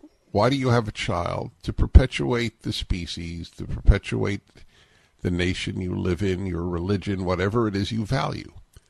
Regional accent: New York, United States; I was a kid growing up in New York, I think there were, there were 9 newspapers in New York.

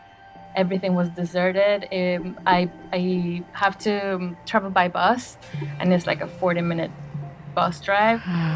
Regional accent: Caracas, Capital District, Venezuela; English is a second language; now in Bristol, United Kingdom; I live in Bristol and I am from Caracas, Venezuela.

